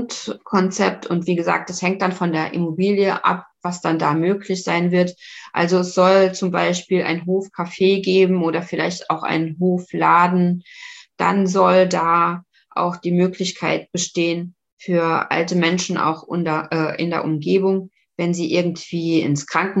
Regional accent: Saarbrücken, Saarland, Germany; now in Lübeck, Germany; ich komme ja eigentlich aus Saarbrücken und bin dann nach Lübeck gezogen.

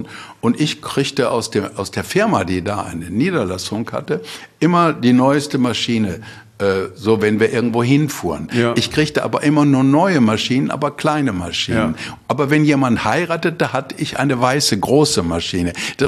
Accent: Bottrop, North Rhine-Westphalia, Germany; Zum Beispiel, natürlich, ich komme aus Bottrop.

